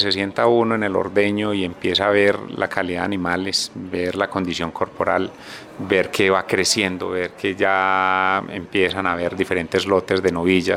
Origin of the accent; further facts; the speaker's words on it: Filandia, Quindío, Colombia; Soy de acá de Finlandia. Tengo 46 años.